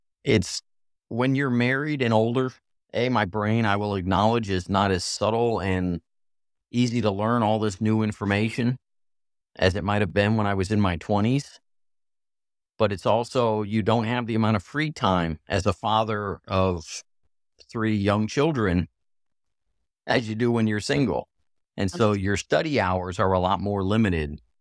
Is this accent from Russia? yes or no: no; Hawaii, United States; growing up in Hawaii, my parents didn't stress race.